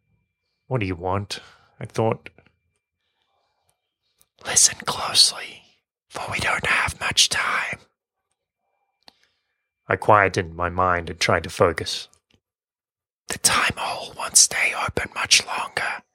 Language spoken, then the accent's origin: English; Sweden; I told him I was from Sweden, and he said that he knew it all along.